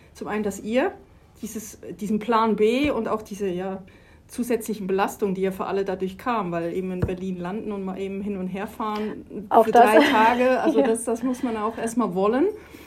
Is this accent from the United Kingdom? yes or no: no; Switzerland; Ich werde per 1.10. in meine Heimat zurückgehen, in die Schweiz. Ich bin gebürtige Schweizerin